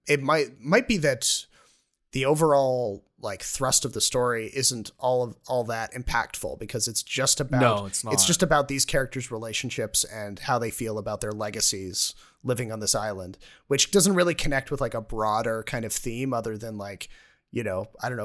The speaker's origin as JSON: {"language": "English", "region": "Atlantic Canada", "country": "Canada", "tie": "born or raised there", "said": "growing up on the East Coast of Canada, you know, there's a lot of common, there's a lot in common between those two parts of the world, and shared folklore and shared accents to a certain aspect."}